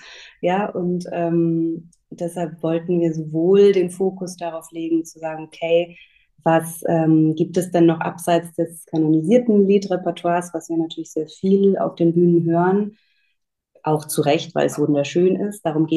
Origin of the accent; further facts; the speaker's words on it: Augsburg, Bavaria, Germany; moved away as an adult; now in Berlin, Germany; Ich komme ursprünglich aus Augsburg, bin da geboren und aufgewachsen und habe dann an verschiedenen Musikhochschulen studiert, also über Nürnberg, Leipzig, Venedig und am Ende dann Berlin, wo ich dann auch geblieben bin und jetzt schon seit mehreren Jahren lebe.